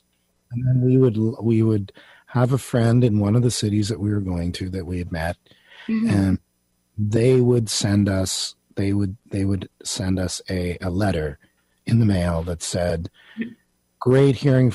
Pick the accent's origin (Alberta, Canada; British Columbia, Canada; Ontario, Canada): Ontario, Canada; Stittsville; I grew up in Stittsville, but my father was from Quebec City.